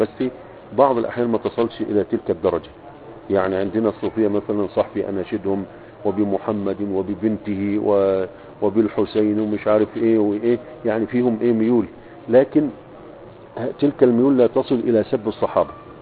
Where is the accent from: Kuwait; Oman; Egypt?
Egypt; نشوف احنا عندنا في مصر صوفية